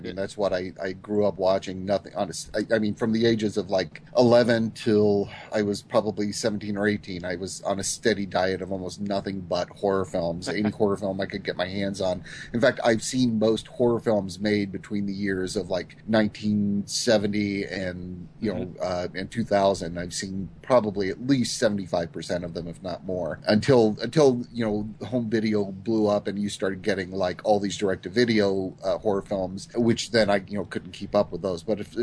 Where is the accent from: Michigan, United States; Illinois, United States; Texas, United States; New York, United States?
Illinois, United States; I grew up in Southern Illinois, and we grew around here on Channel 8, which is the WSIU, the station out of Carbondale where we went to college